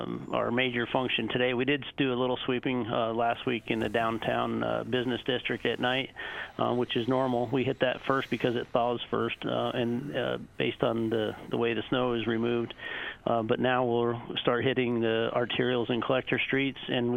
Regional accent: Northeast, United States; now in Anchorage, United States; I was raised in the Northeast, but you see the same issues.

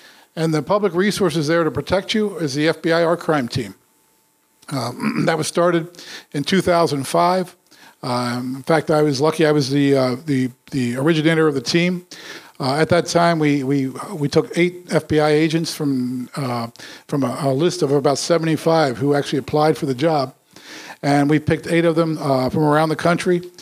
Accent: Philadelphia, Pennsylvania, United States; Like, I'm from Philadelphia

